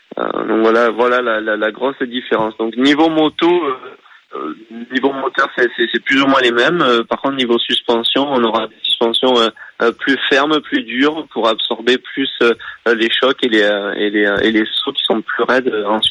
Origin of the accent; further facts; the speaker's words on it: France; Ben ouais, j'ai grandi en France et je suis monté de catégorie en catégorie